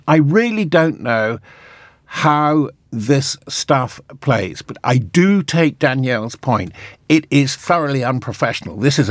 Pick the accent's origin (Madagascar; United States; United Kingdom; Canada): United Kingdom; As a Brit that has spent a lot of time, working in foreign places, including quite a bit in the Middle East, not much in America